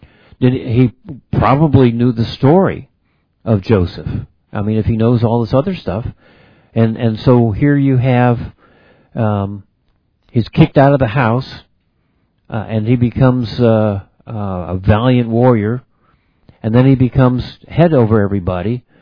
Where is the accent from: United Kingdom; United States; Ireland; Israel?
Ireland; I can't even pronounce it right, and I'm Irish.